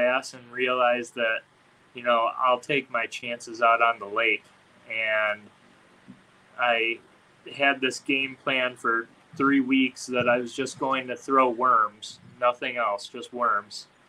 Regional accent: Michigan, United States; I'm from Michigan, but yeah.

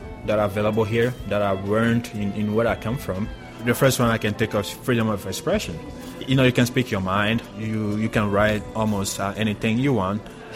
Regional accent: Togo; English is a second language; now in St. Paul, United States; I'm from Togo, and I've been living in St. Paul, Minnesota for the last 5 years.

